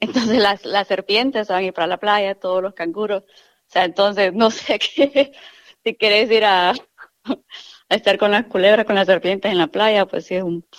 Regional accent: San Pedro Sula, Cortés, Honduras; como yo vengo de Honduras, viví en San Pedro Sula, que es súper caliente

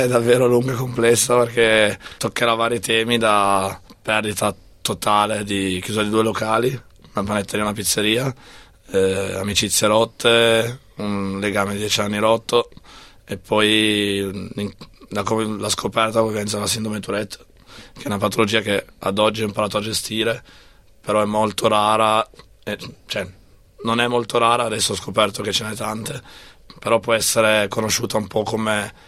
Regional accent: Piedmont, Italy; io sono del Piemonte, quindi un piccolo paese in Piemonte nel nord Italia.

